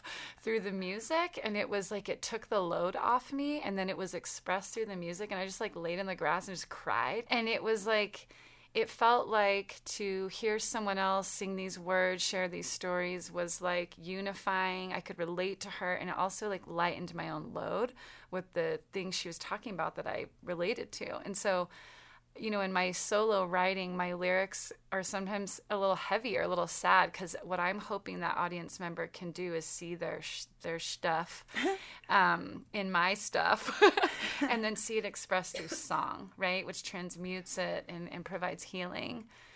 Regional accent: Quincy, California, United States; I'm from Quincy, where that festival is held every year.

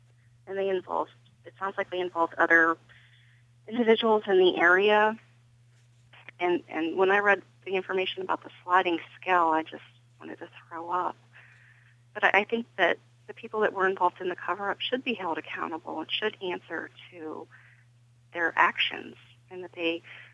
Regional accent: Pennsylvania, United States; I grew up in the Altoona Johnstown Diocese

